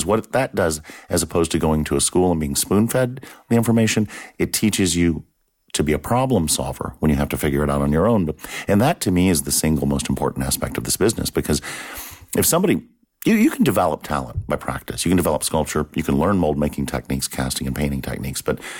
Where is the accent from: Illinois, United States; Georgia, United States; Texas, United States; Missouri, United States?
Texas, United States; But, you know, back then in the 60s, growing up in Texas, there was no Stan Winston School of Character Arts.